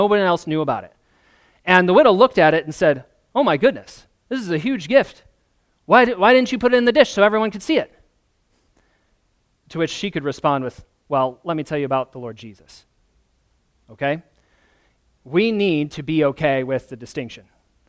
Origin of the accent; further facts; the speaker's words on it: Michigan, United States; moved away; I'm going to be buried back where I grew up. That's where my family is. I'm from Michigan, Sarah's from Illinois. We've lived here seven, almost 8 years now.